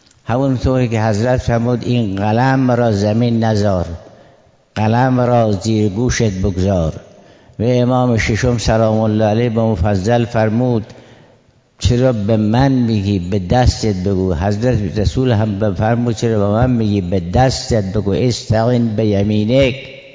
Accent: Iran; اما بالاخره ما ایرانی هستیم، فارسی دوست داریم، فارسی زبان شیرین ماست

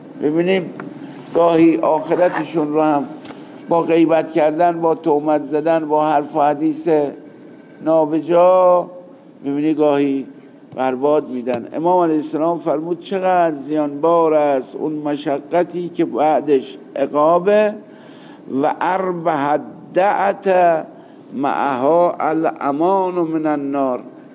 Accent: Iran; عاشق شما کجایی هستی؟ گفتم من ایرانیم. و بعد معلوم شد که اونم ایرانیه.

